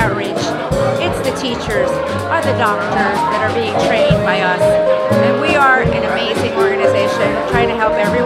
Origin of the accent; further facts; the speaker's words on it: Ecuador; I am from Ecuador, and we have an earthquake that we just endured